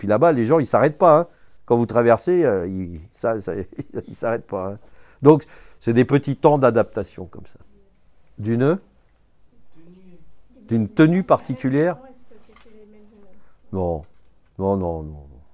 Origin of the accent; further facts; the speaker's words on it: Kolkata, West Bengal, India; French is a second language; moi je suis originaire de l'Inde, de Calcutta, donc c'est le Bengale, c'est pas le Bangladesh, parce que le Bangladesh, il est maintenant indépendant, c'est un nouveau pays. Mais je parle la même langue